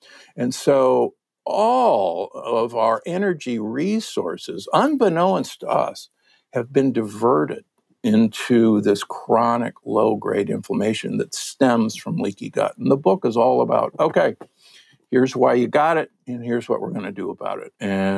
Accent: Omaha, Nebraska, United States; I'm from Omaha, Nebraska, the Corn Huskers.

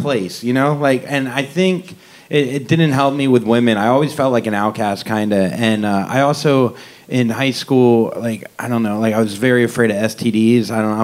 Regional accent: the South, United States; I'm Jewish, and I'm from the South, though. I was from, where I was from, though, there was no Jewish kids, you know.

